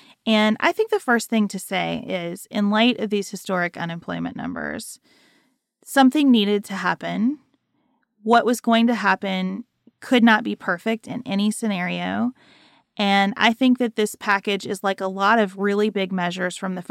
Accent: United States; And that is something that, as an American, I just have to celebrate

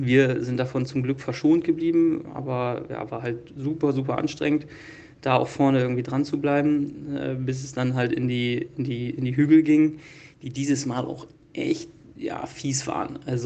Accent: Northern Germany, Germany; die Berge, sage ich mal, oder die Hügel, für uns als Norddeutsche sind es natürlich immer gleich die Berge.

